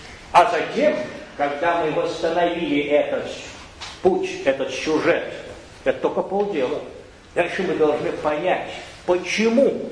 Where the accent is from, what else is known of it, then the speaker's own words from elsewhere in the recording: Russia; born there; Я родился русским, в России. Это мой дом, я обязан его знать.